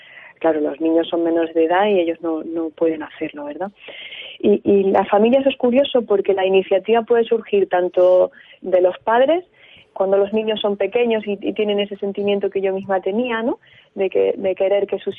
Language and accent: Spanish; Granada, Andalusia, Spain; moved away as an adult; now in Galicia, Spain; yo que soy de Granada y tuve a mis hijas aquí en Galicia